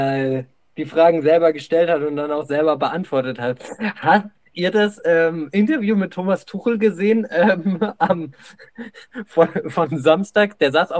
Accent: Bavaria, Germany; tut mir leid, ich bin aus Bayern

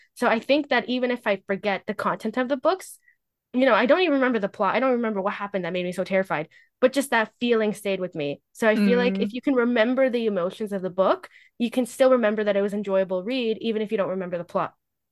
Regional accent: Canada; I'm Canadian, so it's Zed.

